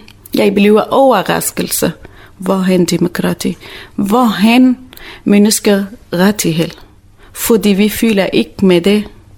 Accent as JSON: {"language": "Danish", "country": "Syria", "second_language": "Danish", "moved": "yes", "lives_now": "Denmark", "said": "Jeg kommer fra Syrien. … jeg kommer fra Syrien. Jeg er kurder. Jeg bor i Nord-Syrien. Jeg har flygtet til Danmark i 2009"}